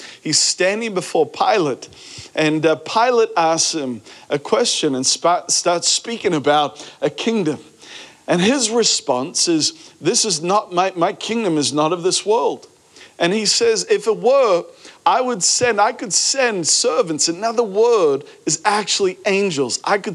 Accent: Australia; And that's where I'm from, by the way. And it's not a pirate accent. I'm from Australia.

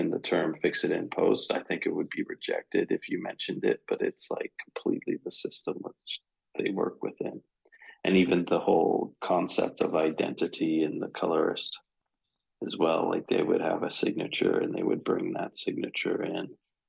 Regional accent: Canada; in my community growing up in Canada, there is a lot of Taiwanese and Hong Kongese people that have immigrated there. And we were a member of the community of those people

